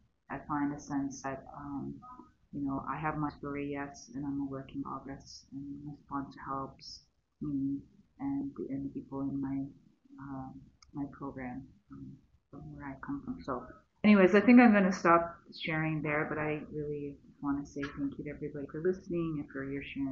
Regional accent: Canada; I'm from Canada. I've traveled to a couple of companions, and we live just south, I guess, near Kitchener, near Toronto

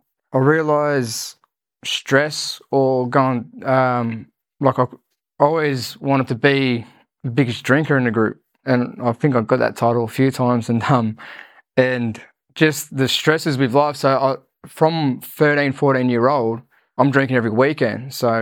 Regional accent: New South Wales, Australia; growing up in Western Sydney, I suppose, I didn't know there was much help out there.

